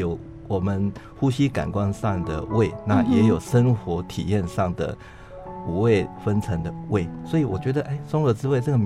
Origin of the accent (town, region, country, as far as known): Taiwan